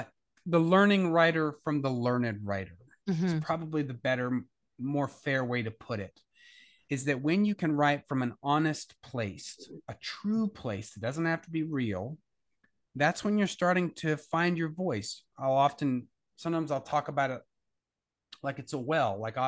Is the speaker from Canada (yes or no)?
no; Texas, United States; I grew up, I'm originally from West Texas. Mm. So I'm originally from the oil fields of Odessa and Midland.